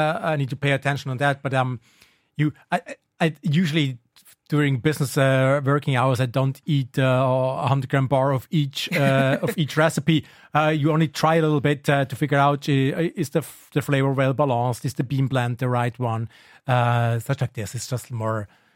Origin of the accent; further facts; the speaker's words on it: Zurich, Switzerland; I'm a typical Swiss guy. I'm also born and raised in Zurich.